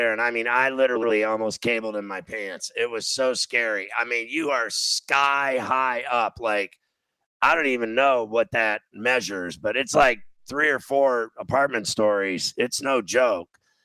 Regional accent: Mount Lebanon, Pennsylvania, United States; also born or lived in Valparaiso, Indiana; I think they had one in Mount Lebanon where I grew up in Pittsburgh and at the high school or whatever.

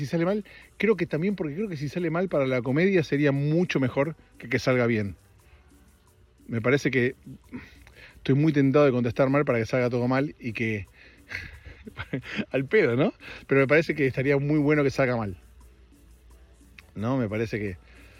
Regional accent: Argentina; yo soy de Argentina

